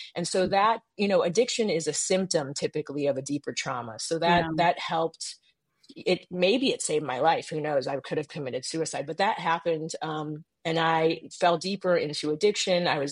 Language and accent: English; Midwest, United States; by the time I was 14, 15, I grew up in the Midwest, but we would spend summers in Europe.